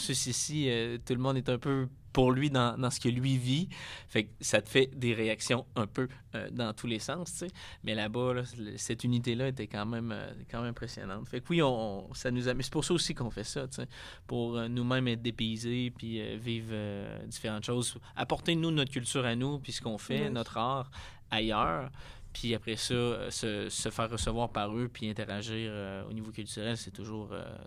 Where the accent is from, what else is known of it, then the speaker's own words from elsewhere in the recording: Quebec City, Quebec, Canada; moi, ma maison, c'est Québec. je suis natif de Québec, puis c'est là que je suis bien.